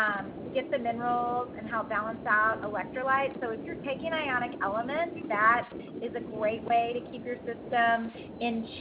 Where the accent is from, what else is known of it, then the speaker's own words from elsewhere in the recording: Texas, United States; I'm from Texas and my parents put salt on watermelon